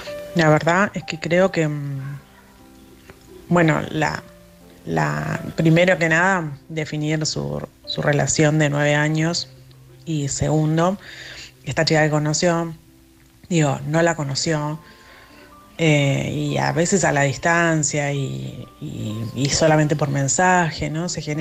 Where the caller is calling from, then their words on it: Argentina; de Argentina.